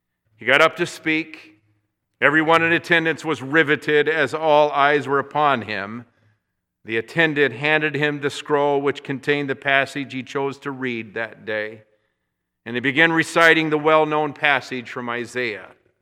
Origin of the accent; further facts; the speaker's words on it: Union City, Michigan, United States; when I preached the message in my hometown, at least where I went to high school, in Union City, Michigan, on the occasion of my 20th high school reunion.